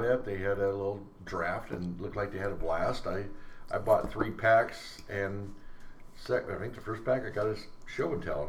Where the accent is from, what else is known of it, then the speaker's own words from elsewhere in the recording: Colorado, United States; We're from Colorado, and you're not.